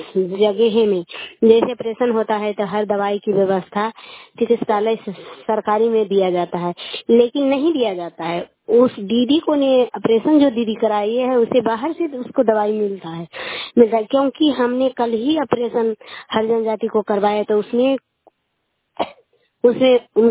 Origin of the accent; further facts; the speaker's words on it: Domagar, Bihar, India; घर डोमागर है, मैं सोलह पंचायत से हूँ, नादीगंज प्रखंड है।